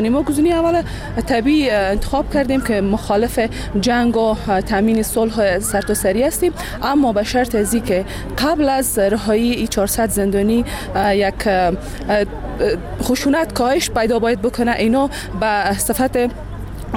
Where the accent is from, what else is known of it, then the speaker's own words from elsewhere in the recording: Baghlan, Afghanistan; از بغلان آمدیم.